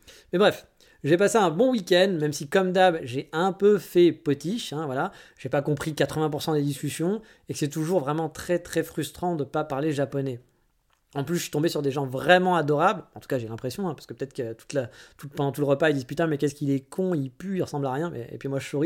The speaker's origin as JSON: {"language": "French", "country": "France", "said": "c'est très différent de chez nous en France."}